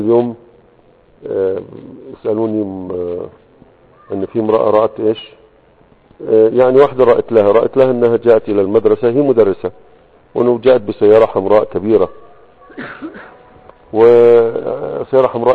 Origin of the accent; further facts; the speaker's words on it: Egypt; لكن السرادق عندنا في مصر علامة في المأتم للموت